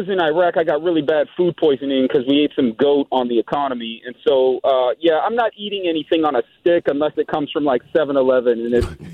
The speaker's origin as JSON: {"language": "English", "region": "Washington", "country": "United States", "said": "I come from Washington. You get good, like, salmon or whatever up there."}